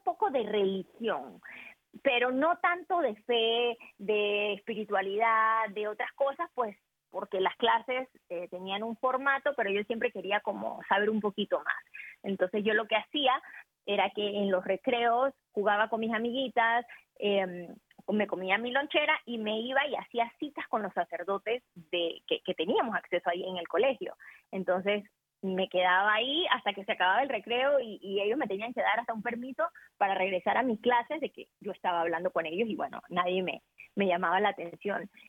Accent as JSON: {"language": "Spanish", "town": "Panama City", "region": "Panamá", "country": "Panama", "tie": "born there", "said": "yo nací el 22 de septiembre de 1984 en la ciudad de Panamá. Me siento como ciudadana del mundo, realmente. Amo mi país, estoy viviendo en mi país actualmente, estoy viviendo ahora en el interior del país"}